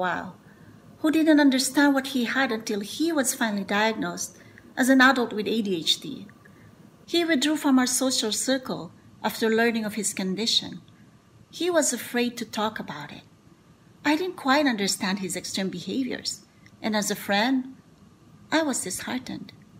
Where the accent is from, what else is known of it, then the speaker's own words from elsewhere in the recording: Red Deer, Alberta, Canada; from Red Deer, Alberta.